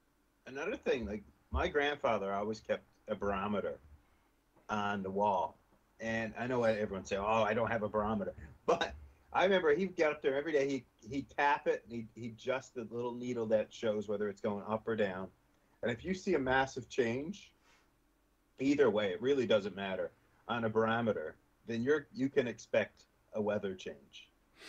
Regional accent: Newfoundland and Labrador, Canada; also born or lived in Nova Scotia; growing up in Newfoundland and living in Nova Scotia, it was pretty accurate.

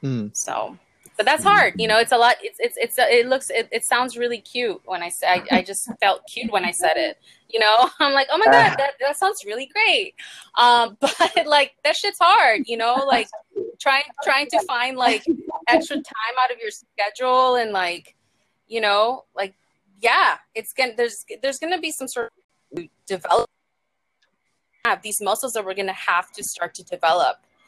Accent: Texas, United States; I'm from Texas

